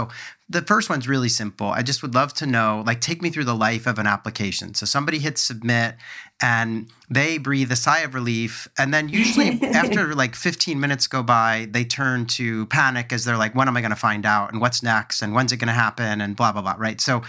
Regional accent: United States; I'm an American, and you know, we know what like Princeton and Harvard are

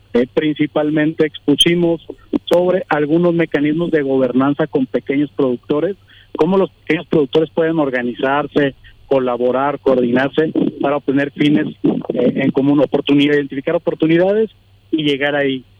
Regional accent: Mexico; Y sí, sí andamos bigotones, de sombrero, y botudos, como buen mexicano.

